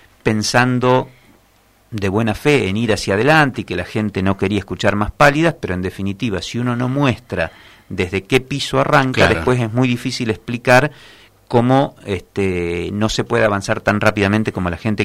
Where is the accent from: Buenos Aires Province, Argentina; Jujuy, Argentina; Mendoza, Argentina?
Buenos Aires Province, Argentina; General Madariaga; de mi pueblo natal, de Madariaga, me sentí decepcionado